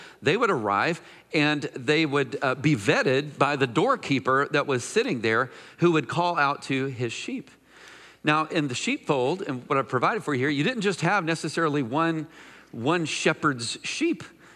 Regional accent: Mineola, Texas, United States; You know, I grew up in Mineola, Texas. There's farmland and farmers.

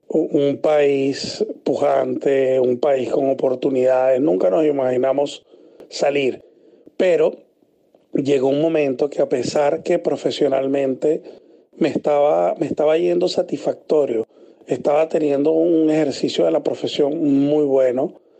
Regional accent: Venezuela; moved away as an adult; now in Chile; Fíjate, si soy venezolano, actualmente tengo ya 3 años y 10 meses en Chile.

